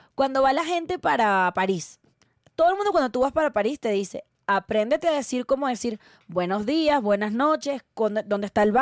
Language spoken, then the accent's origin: Spanish; Venezuela; now in Mexico City, Mexico; Y yo como que yo también soy una foreigner en Mexico City, pero soy de Venezuela.